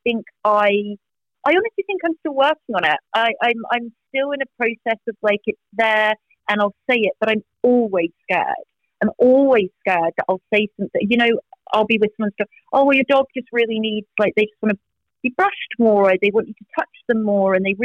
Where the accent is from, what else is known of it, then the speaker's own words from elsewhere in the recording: England, United Kingdom; But you know what? I'm English, so I'm fine with that.